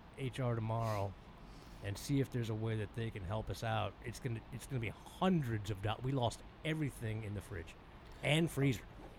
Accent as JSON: {"language": "English", "town": "Rockford", "region": "Illinois", "country": "United States", "said": "Rockford, Illinois. Let me tell you something. That wasn't that goddamn bad."}